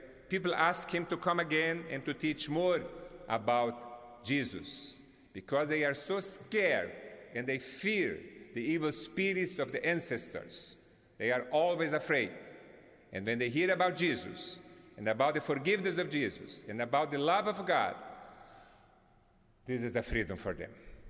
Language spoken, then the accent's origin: English; Brazil; first language Portuguese; English is a second language; because Mozambique is a Portuguese-speaking country, and my mother tongue from Brazil is Portuguese too.